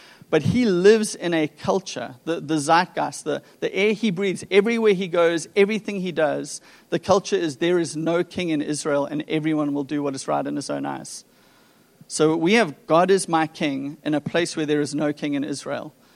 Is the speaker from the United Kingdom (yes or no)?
no; South Africa; moved away as an adult; now in San Diego, United States; I am not a California native. Some of you are like, yeah, where are you from? I was born in South Africa. I lived there for 36 years. 2.5 years ago, my family moved here to San Diego.